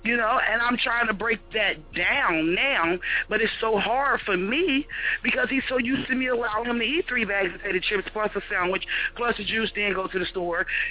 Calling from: Cincinnati, Ohio, United States; I'm coming from Cincinnati, Ohio.

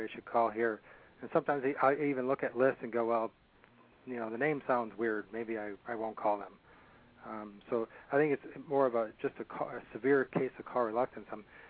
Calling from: Michigan, United States; Michigan.

